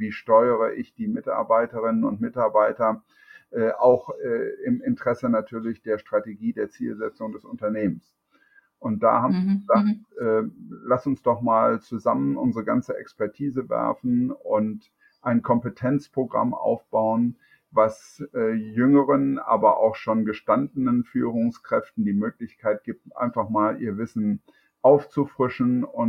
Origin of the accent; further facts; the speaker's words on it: Düsseldorf, North Rhine-Westphalia, Germany; Bin ja gebürtiger Düsseldorfer und wohne in der Nähe jetzt von Mönchengladbach.